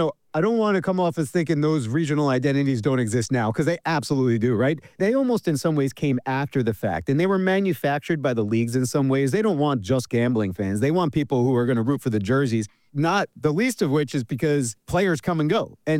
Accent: New York, United States; I grew up in New York. I'm a big Mets fan.

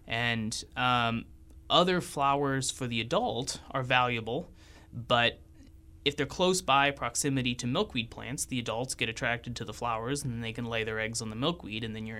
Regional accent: Nebraska, United States; So I grew up in Nebraska, and we would go out on camping trips every weekend that was nice out.

